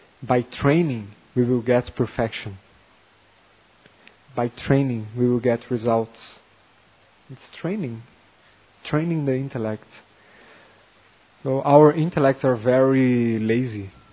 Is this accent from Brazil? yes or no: yes; Rio de Janeiro, Brazil; Now I am from Rio de Janeiro, so I was observing them.